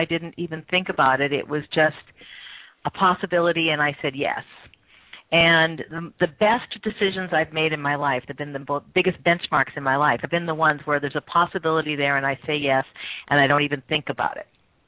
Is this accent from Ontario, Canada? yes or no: no; British Columbia, Canada; I was born on Vancouver Island in Canada and grew up there.